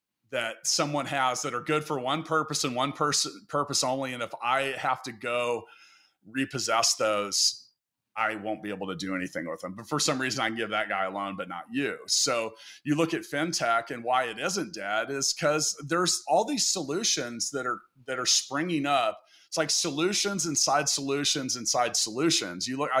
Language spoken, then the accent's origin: English; Kansas City, Missouri, United States; here in my hometown in Kansas City with a company called C2FO